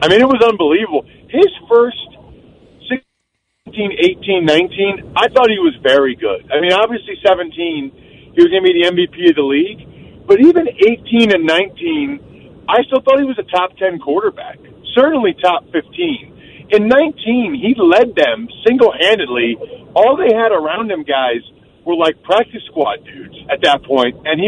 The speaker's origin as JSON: {"language": "English", "town": "Reading", "region": "Pennsylvania", "country": "United States", "said": "So, and it's really interesting because, yes, I'm the one from Reading."}